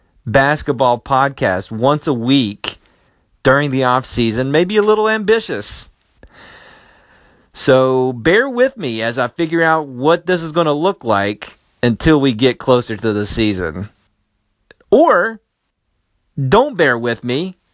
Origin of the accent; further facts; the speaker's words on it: West Virginia, United States; And the location is my home state, West Virginia.